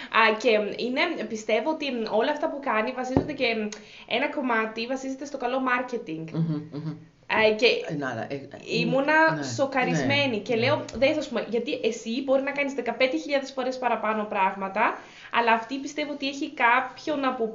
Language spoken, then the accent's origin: Greek; Greece; Κι εγώ είμαι Ελληνίδα, αλλά δεν θα το κάνω τόσο, διότι έχουμε διαφορετικότητα πέρα.